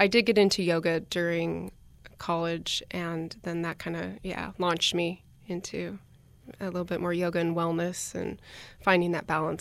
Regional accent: California, United States; My parents, I grew up in Orange County, so very much not a bunker

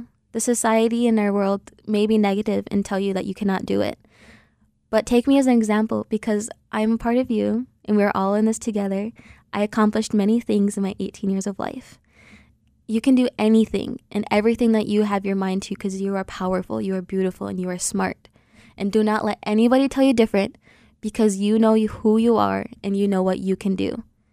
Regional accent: United States; I feel all the more proud that I am Native American and that I'm enrolled in Lehtik Band of Ojibwe, and I'm a U.S. citizen

